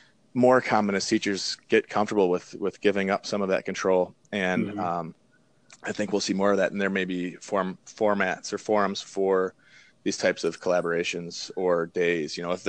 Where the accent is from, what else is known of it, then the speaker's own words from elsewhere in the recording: New York, United States; we're from New York.